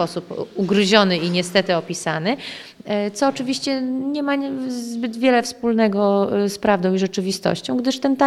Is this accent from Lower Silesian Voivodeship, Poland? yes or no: no; Białystok, Podlaskie Voivodeship, Poland; jestem z Białegostoku, więc cała Polska do pokonania, żeby to jechać tam na południe